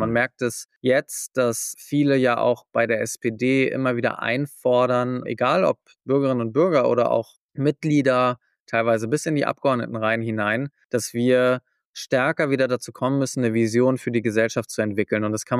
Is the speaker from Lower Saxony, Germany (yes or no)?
no; Schleswig-Holstein, Germany; für mich als Schleswig-Holsteiner